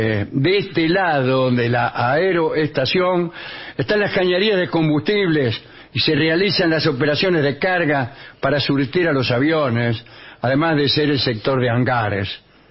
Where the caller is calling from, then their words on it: Quilmes, Buenos Aires Province, Argentina; de Quilmes, oyente desde 1987